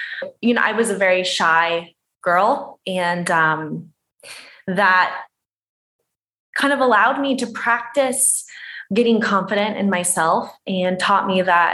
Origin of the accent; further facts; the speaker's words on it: Midwest, United States; I grew up in the Midwest too, was born into a very Irish Catholic family who was very into sports.